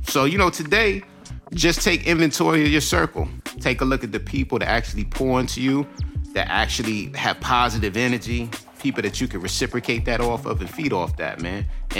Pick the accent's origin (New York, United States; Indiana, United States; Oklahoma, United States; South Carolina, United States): New York, United States; Queens; I grew up in Queens, New York. They say Queens get the money.